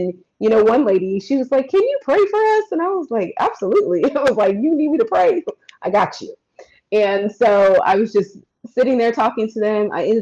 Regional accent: California, United States; I went back to California. California is my hometown.

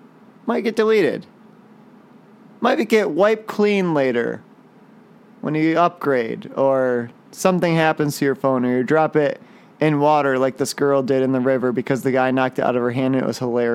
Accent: Chicago, Illinois, United States; "But we're from Chicago, Illinois."

